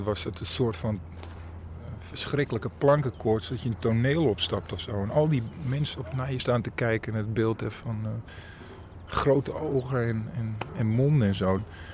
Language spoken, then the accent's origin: Dutch; Lonneker, Overijssel, Netherlands; Toen ik opgroeide in Lonneker was het eigenlijk een heel, was het de helft van wat het nu is. En 3-4 straten met nog wat buitengedeeltes. En als je 3 passen maakte, stond je buiten Lonneker.